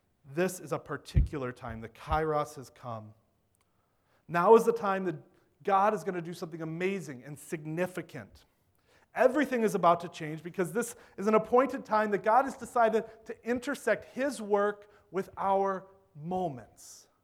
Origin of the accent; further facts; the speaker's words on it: Iowa, United States; I grew up in Iowa. My dad's a CMA pastor, and that's we grew up in a small town in northern Iowa